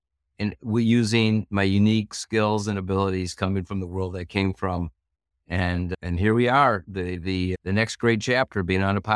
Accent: Highland Park, Illinois, United States; also born or lived in Chicago; I was born in Chicago, actually in Highland Park, Illinois, and that was a wonderful place to grow up, especially if you're a nice Jewish boy like me.

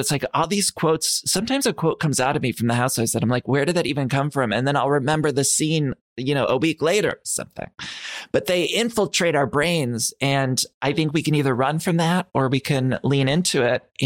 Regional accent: Ohio, United States; And I grew up in Ohio, where oftentimes, especially of that era, you just sort of sweep things under the rug.

